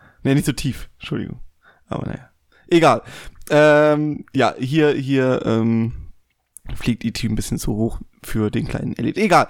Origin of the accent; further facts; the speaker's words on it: Eifel, Germany; Und ich komme ja ursprünglich aus der Eifel und da kannst du quasi keine 2 Meter gehen, ohne dass ein Berg kommt oder ein Hügel zumindest.